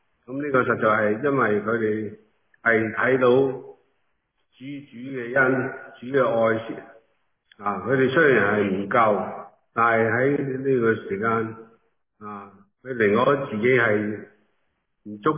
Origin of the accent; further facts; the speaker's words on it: China; 正如我哋中国人有句说话